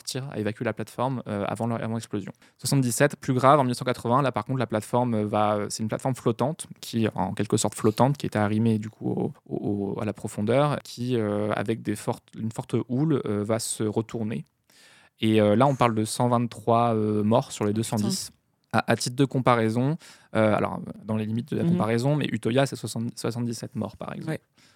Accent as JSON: {"language": "French", "country": "France", "said": "nous, on est français, le pétrole, on le mesure en litres."}